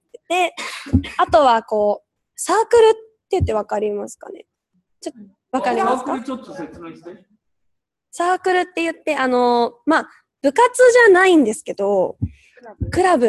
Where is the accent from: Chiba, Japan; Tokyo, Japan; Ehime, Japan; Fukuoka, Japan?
Chiba, Japan; Abiko; 私は東京の隣の千葉県から来てます。多分都市名を言っても多分わからないので、千葉県と茨城県の県境、